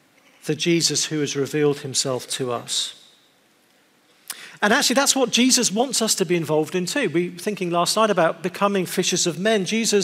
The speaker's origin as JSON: {"language": "English", "country": "United Kingdom", "said": "As a Brit who spends a lot of time in the US, I'm familiar with this experience."}